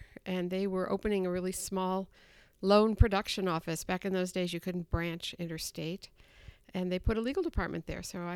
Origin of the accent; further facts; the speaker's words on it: Midwest, United States; Well, I grew up in the Midwest